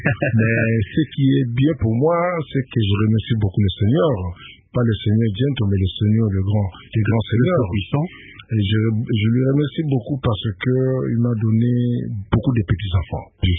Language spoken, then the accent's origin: French; Kinshasa, DR Congo; On était à l'école Saint-Louis, au cimetière de Kasavubu, là. Bon, c'est par là que moi et mes amis, on avait jamais formé une très bonne relation. Jusqu'à aujourd'hui, quand je viens, il faut que je le voie.